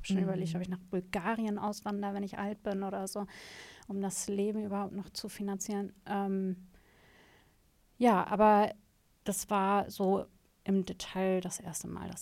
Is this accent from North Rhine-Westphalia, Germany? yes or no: no; Schleswig-Holstein, Germany; Ich bin 36 Jahre alt. Ich komme aus der Flensburger Ecke, bin alleinerziehende Mama